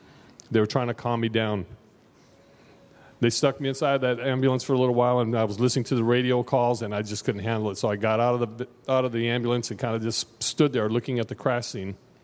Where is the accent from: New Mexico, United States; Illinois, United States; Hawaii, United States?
Hawaii, United States; I grew up here in Hawaii. I love the water.